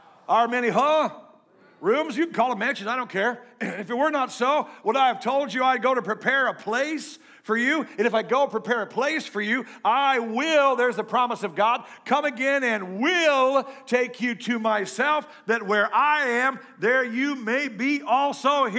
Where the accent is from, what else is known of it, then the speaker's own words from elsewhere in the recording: Illinois, United States; because I'm from Illinois, a rhubarb pie.